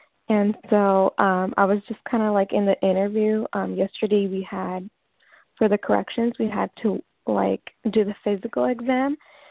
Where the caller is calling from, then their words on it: Washington, United States; I'm calling from Washington State.